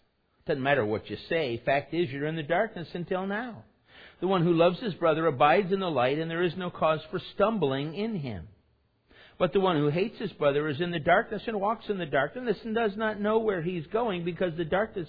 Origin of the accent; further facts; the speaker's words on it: United States; When we went to the Ukraine, they could be upset with us because we're Americans.